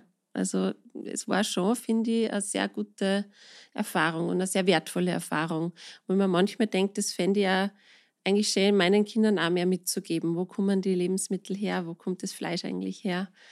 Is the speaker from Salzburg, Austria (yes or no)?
yes; Salzburg, Austria; Ich bin ursprünglich aus Salzburg und wir haben schon festgestellt, ich habe ja Wurzeln aus dem Lungau.